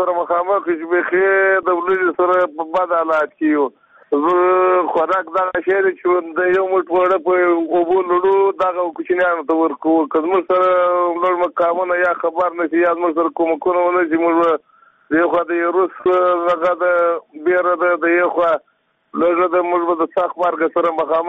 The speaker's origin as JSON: {"language": "Pashto", "region": "Badghis", "country": "Afghanistan", "said": "د بادغیس ولایت یم وسیله په هرات کښې دا دوه کاله کېږي د کورخ په ولسوالۍ کښې یم"}